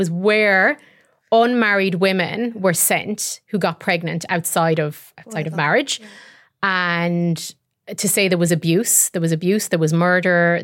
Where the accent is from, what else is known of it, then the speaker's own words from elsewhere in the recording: Ireland; our experience of growing up in Ireland and that sort of Catholic shame and how do you think that impacted us as we became mothers?